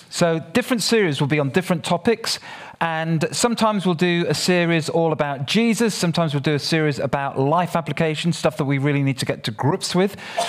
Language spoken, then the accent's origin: English; Nigeria; born there; I mean, I was born in Nigeria. I'm an African. I thought I knew Africa